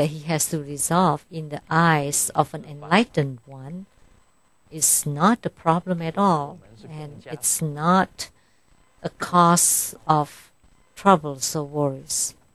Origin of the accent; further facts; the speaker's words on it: Taiwan; Like the president of my home country, Taiwan, President Ma, he's also full of a lot of troubles.